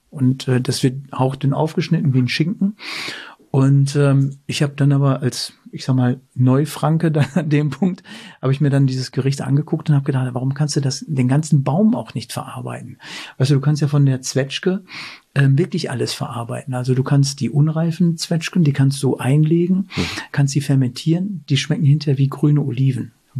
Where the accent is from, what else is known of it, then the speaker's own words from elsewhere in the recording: Werne, North Rhine-Westphalia, Germany; Also ich sage immer Dortmund, ich komme ja aus Werne, aber Werne sagt keinem etwas.